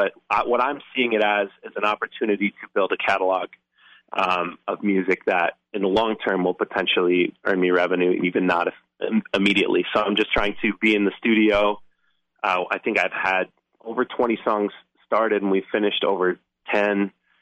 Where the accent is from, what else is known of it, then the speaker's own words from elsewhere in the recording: Little Falls, Minnesota, United States; Yeah, I'm from Little Falls, Minnesota.